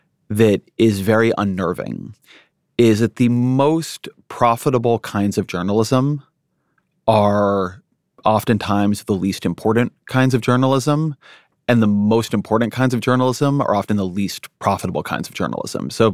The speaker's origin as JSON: {"language": "English", "region": "California", "country": "United States", "tie": "born or raised there", "said": "When I grew up in Southern California, the New York Times was probably net-net a better paper than the LA Times."}